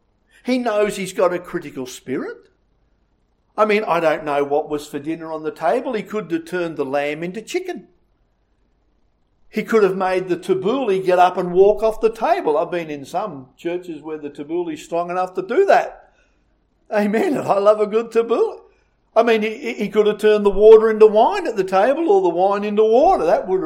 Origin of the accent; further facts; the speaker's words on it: Traralgon, Victoria, Australia; And so I arose and I went to the local Baptist church in my hometown in Traralgon.